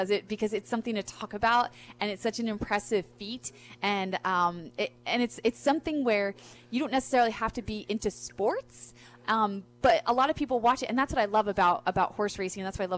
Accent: New Jersey, United States; I remember growing up in New Jersey, it wasn't like that.

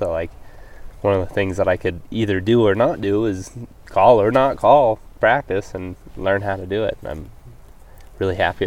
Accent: Ohio, United States; as a kid growing up in Ohio, you hear about elk hunting.

